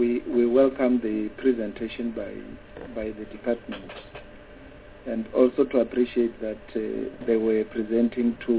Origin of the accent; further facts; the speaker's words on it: Limpopo, South Africa; For the purpose of monitoring, I come from Limpopo.